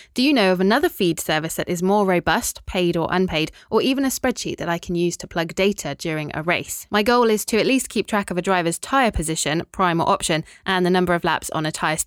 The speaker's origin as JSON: {"language": "English", "country": "United Kingdom", "said": "Yeah, but we're terribly British and we don't talk about money."}